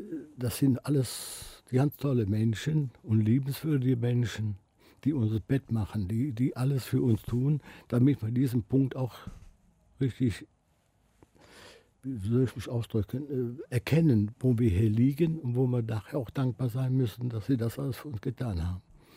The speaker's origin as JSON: {"language": "German", "town": "Cologne", "region": "North Rhine-Westphalia", "country": "Germany", "tie": "born or raised there", "said": "also ich bin ein Kölner Junge, eine richtige Kölsche"}